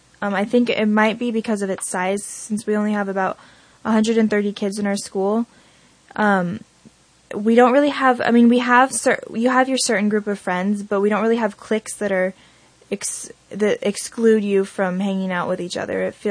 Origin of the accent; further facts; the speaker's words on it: Laytonville, California, United States; also born or lived in Branscombe; growing up in Laytonville and Branscombe, you kind of have more than one family.